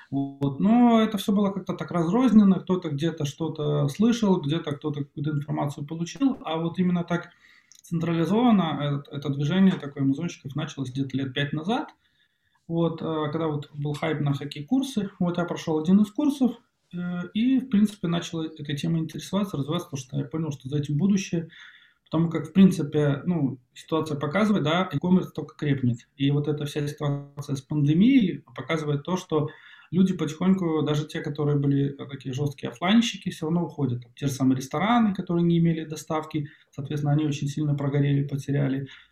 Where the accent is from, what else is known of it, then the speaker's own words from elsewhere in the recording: Belarus; now in Kyiv, Ukraine; Я белорус, но так вот волей судьбы оказался в Киеве. Но я сейчас на две страны живу